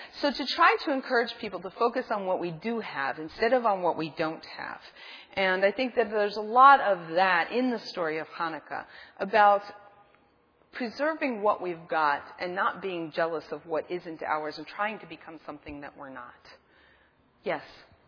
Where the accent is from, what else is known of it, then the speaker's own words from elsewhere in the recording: Lakewood, New Jersey, United States; I was born in Lakewood, New Jersey, and no, I wasn't. I'm not from Canada. I'm from the United States, and I spent 10 years there.